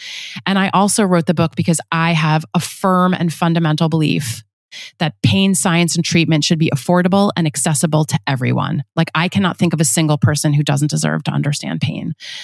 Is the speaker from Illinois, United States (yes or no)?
no; New York, United States; I'm also a New Yorker, you know, I just like have such a low tolerance.